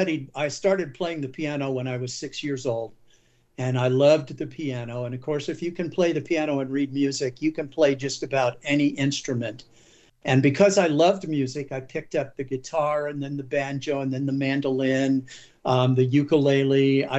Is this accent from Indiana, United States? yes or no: yes; Indiana, United States; which is taken from where I grew up on Lake Maxinkuckee in north central Indiana.